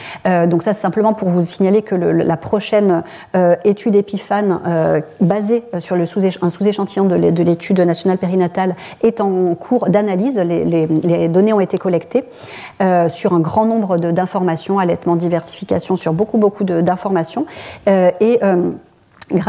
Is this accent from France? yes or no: yes; south of France, France; moi je suis du Sud, donc j'ai mis un article